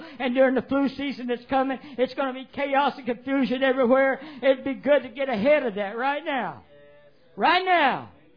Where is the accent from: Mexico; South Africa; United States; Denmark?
United States; Arkansas; He knows I'm a senator from Arkansas.